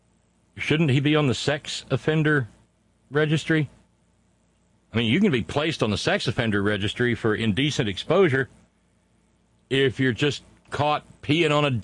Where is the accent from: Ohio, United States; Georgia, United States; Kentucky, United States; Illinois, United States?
Ohio, United States; Greenville; Greenville, Ohio. That's actually my hometown.